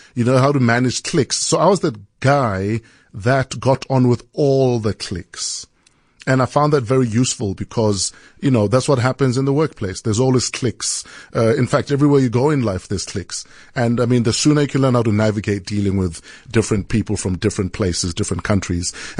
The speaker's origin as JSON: {"language": "English", "country": "Botswana", "tie": "born or raised there", "said": "I will not lie and say it wasn't. I mean, my parents were, you know, they went to good schools. My dad went to the University of Botswana."}